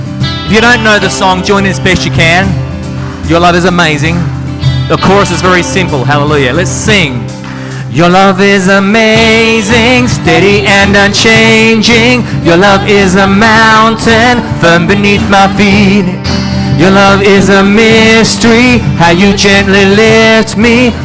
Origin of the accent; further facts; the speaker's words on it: Australia; I'm an Australian.